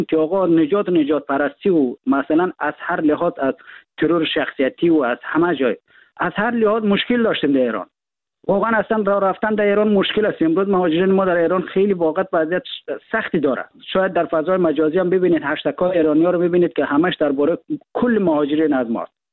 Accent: Afghanistan; ما در افغانستان در کشور جنگ زده بزرگ شدیم.

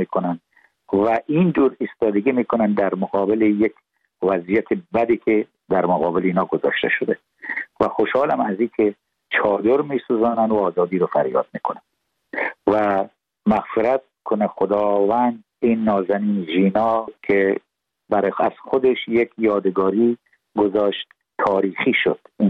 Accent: Iran; now in Los Angeles, United States; من از زمانی که در سال 1980 از ایران از 79 البته آمدم بیرون، در سال 80 که من فعالیتم در لس آنجلس شروع کردم

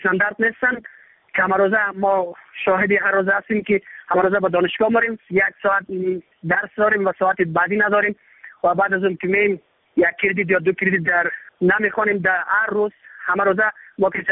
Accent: Afghanistan; تا اینها بشناسن که کل ما افغان هستیم

